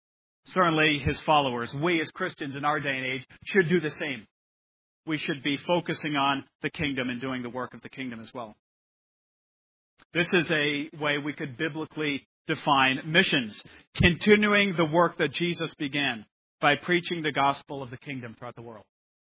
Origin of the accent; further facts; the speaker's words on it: United States; It doesn't matter that I come from America, that there are different people over in Papua New Guinea.